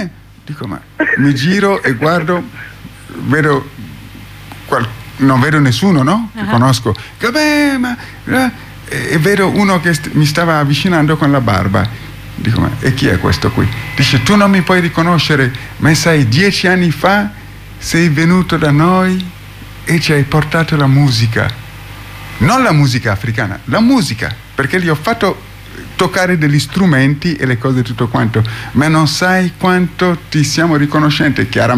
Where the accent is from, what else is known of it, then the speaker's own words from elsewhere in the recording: Tuscany, Italy; io vengo dalla Toscana, e sono stato sorpreso a vedere quanti africani vivono ad Orte